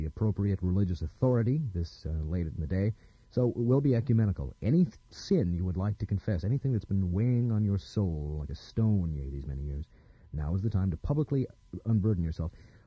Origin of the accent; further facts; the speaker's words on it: North Dakota, United States; I grew up in North Dakota, so to me it's a second language.